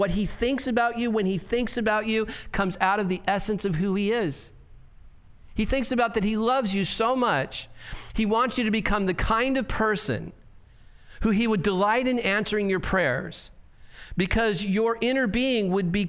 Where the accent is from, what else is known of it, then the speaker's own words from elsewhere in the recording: Santa Ana, California, United States; I'm from Santa Ana. I don't see stars. You know, we don't have stars around here.